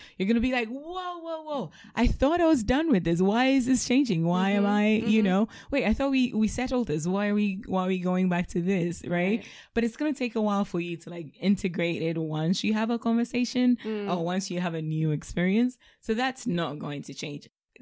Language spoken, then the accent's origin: English; Ghana; My view on this could be different because I'm from Ghana